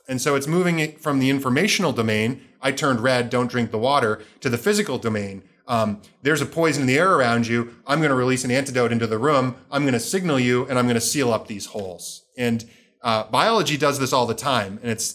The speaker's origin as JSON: {"language": "English", "region": "Vermont", "country": "United States", "tie": "born or raised there", "said": "So I grew up on a working farm in Vermont."}